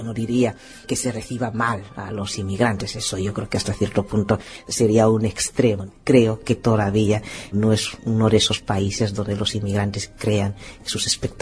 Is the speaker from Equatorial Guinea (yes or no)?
yes; Bata, Litoral, Equatorial Guinea; also born or lived in Malabo / Valencia, Spain; yo soy de Bata, sobre todo en mi pueblo, en Lía, es un pueblo de Bata, un poco de todo. Los 3 espacios donde más tiempo he pasado pues han sido efectivamente en mi pueblo, en Bata, en Malabo, la capital del país, y luego en Valencia.